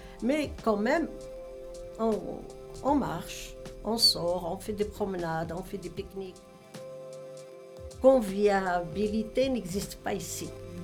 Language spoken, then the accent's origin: French; Morocco; moved away; je l'ai emmené chez moi au Maroc, puis je l'ai apporté ici.